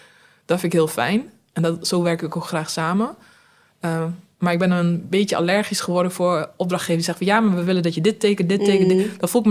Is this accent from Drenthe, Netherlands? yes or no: yes; Drenthe, Netherlands; accent: Drenthe; Maar dat klopt ook, ik woon dichtbij Rotterdam. Maar ik kom natuurlijk uit Drenthe, dat hoort iedereen.